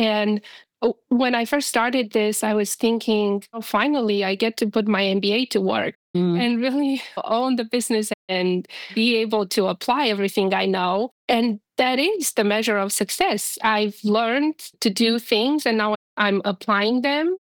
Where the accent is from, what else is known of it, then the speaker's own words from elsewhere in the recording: Romania; moved away as an adult; So we came here from Romania only 9 years ago.